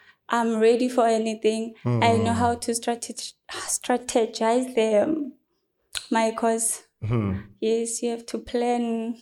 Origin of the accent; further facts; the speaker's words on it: Johannesburg, Gauteng, South Africa; from Johannesburg in Midrand at Ivory Park.